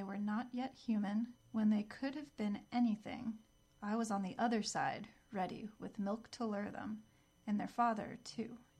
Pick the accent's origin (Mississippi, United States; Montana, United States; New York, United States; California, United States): New York, United States; Hudson; I'm from Hudson